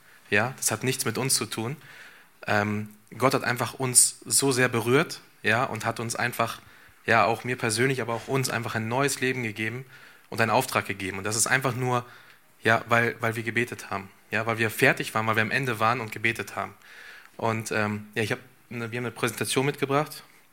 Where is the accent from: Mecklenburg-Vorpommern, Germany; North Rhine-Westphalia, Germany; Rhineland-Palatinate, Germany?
North Rhine-Westphalia, Germany; Espelkamp; Und zwar komme ich ja hier aus Espelkamp, gar nicht so weit ab, ein paar Straßen weiter. Bin hier auch groß geworden